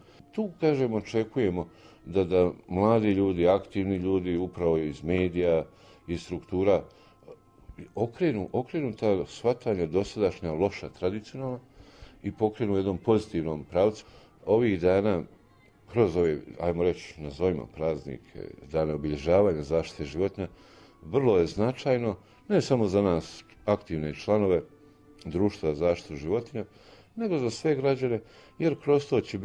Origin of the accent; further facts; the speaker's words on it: Bosnia & Herzegovina; Kod nas u Bosni i Hercegovini i mi moramo mnogo više učiniti nego svi ostali